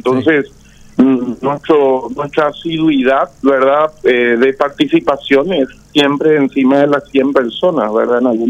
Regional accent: Asunción, Paraguay; Yo soy de Barrio Obrero.

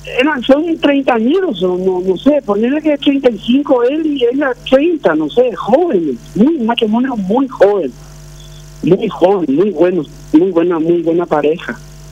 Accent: Paraguay; estoy tan preocupado como pariente y como paraguayo, ¿verdad? Primero como paraguayo

